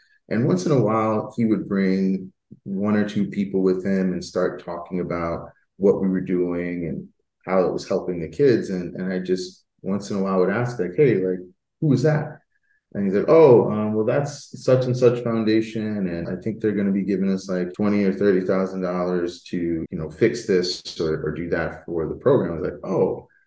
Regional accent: Corning, New York, United States; now in Buffalo, United States; I grew up in Corning, New York. So when I was a track athlete in high school, I ran for Western.

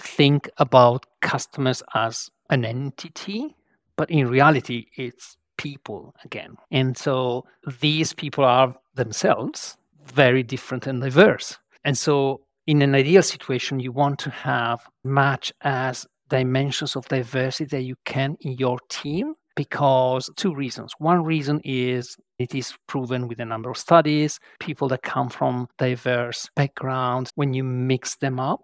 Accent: Italy; So I'm from Italy. To me, or to my people, or to my ethnicity, feedback cannot be extremely direct.

